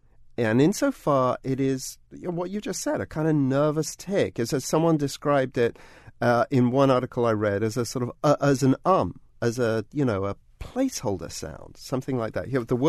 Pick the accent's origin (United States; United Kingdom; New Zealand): United Kingdom; I, as a Brit